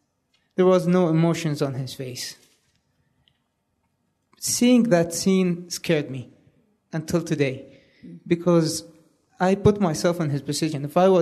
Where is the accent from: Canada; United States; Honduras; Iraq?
Iraq; from Iraq.